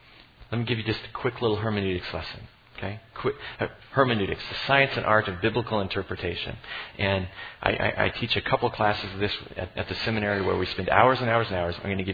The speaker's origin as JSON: {"language": "English", "country": "United States", "said": "I love being an American. I love being American."}